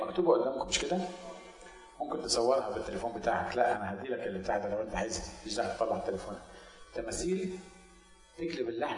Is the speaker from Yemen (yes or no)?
no; Egypt; احنا مصريين والمصريين عندهم الفراعنه